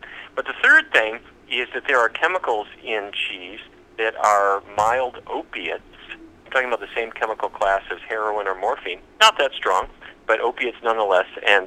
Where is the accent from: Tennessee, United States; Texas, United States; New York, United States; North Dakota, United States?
North Dakota, United States; Fargo; now in Washington, D.C., United States; My office in Washington, D.C., you know, I grew up in Fargo, but my office is now here in Washington, D.C.